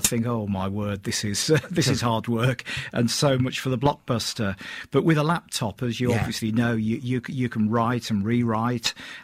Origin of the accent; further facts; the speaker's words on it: Birmingham, West Midlands, United Kingdom; born there; technically I'm a Brummie myself, having been born in the Dudley Road Hospital.